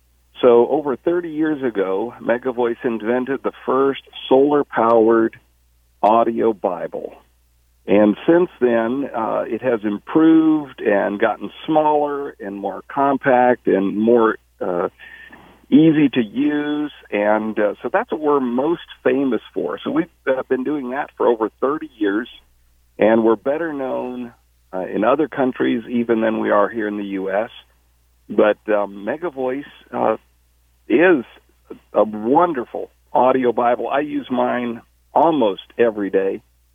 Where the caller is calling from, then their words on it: Virginia, United States; I'm calling from Virginia. We live up here just north of Richmond.